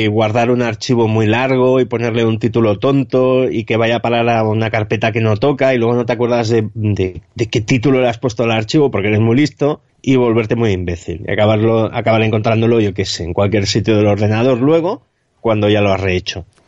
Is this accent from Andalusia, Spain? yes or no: no; Granollers, Catalonia, Spain; Yo soy de Granollers, que está cerca de Barcelona.